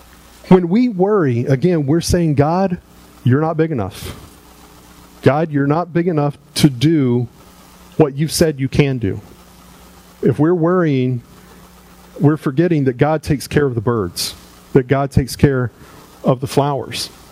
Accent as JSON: {"language": "English", "region": "South Carolina", "country": "United States", "said": "I'm from South Carolina. All my family lives in South Carolina. I'm out in college in Missouri, 1,000 miles away."}